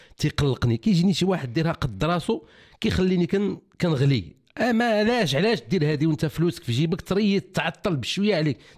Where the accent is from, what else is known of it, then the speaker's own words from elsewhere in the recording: Morocco; هاد الشركات ديال السيارات اللي عندنا في المغرب ما كيسرقوكش